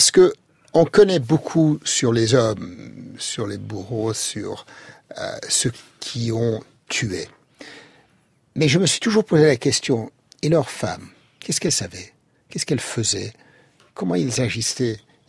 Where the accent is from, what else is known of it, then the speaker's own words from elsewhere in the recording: France; Je suis français.